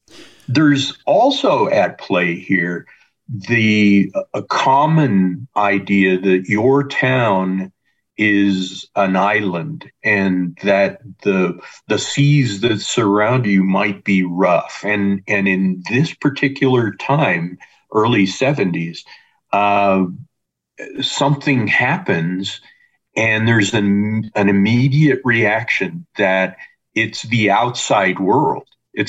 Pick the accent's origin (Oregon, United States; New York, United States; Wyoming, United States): Wyoming, United States; I grew up in Wyoming in a small town. I know the landscape that I'm writing about here.